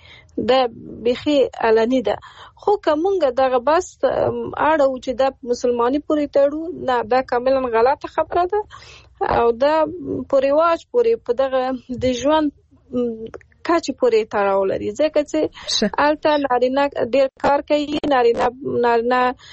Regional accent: Afghanistan; زه په افغانستان کې پیدا شوې او لویه شوې یم، په ټولنه کې وم

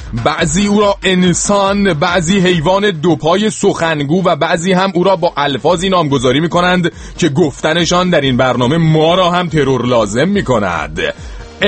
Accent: Iran; ما ایرانیم

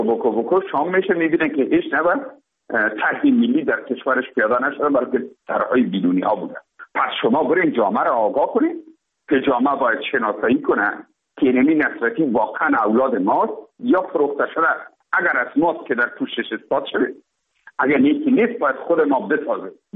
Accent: Afghanistan; تزار برای تماما ما افغان هستیم، ما درد ما یکیست

